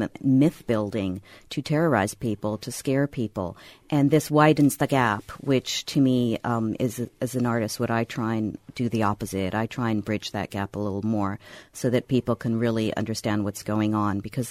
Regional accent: Iran; moved away; Having been born in Iran and growing up in Iran, I kind of understand that it's very difficult for us to understand the culture really deeply.

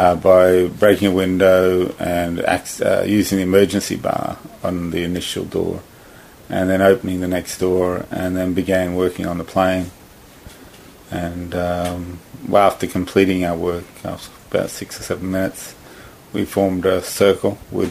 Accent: Australia; We're from the diaspora. So Karen was from Scotland, Ewan was from the States, and I was from Australia.

